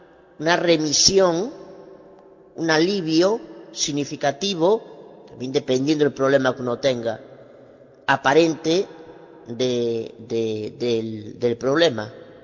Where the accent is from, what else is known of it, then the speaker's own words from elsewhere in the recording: Galicia, Spain; Soy abogada de Galicia, España